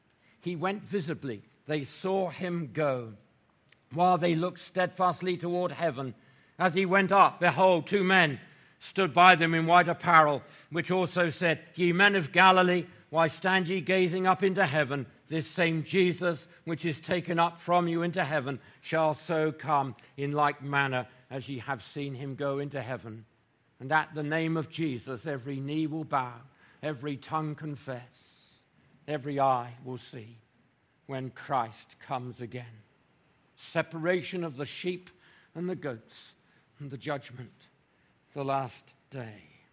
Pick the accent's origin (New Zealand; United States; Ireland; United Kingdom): United Kingdom; Bournemouth, South West England; at Lansdowne Baptist, where I was brought up in Bournemouth on the south coast of England